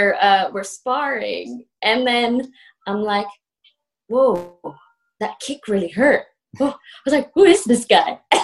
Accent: Cebu, Central Visayas, Philippines; moved away; I'm an islander from Cebu, Philippines. It's a beautiful island.

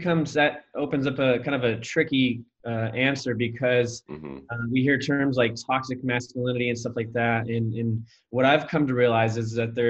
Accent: Montana, United States; I established my identity around that party lifestyle when I was a early teenager growing up in Montana.

